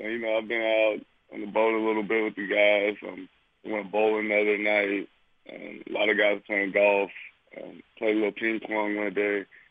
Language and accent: English; Portland, Oregon, United States; I feel like it was amazing growing up in Portland.